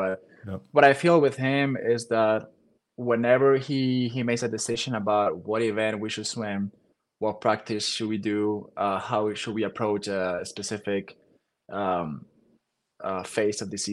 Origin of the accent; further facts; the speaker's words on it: Spain; English is a second language; moved away as an adult; now in United States; I was coming from Spain. I barely knew English. Didn't know what yards were.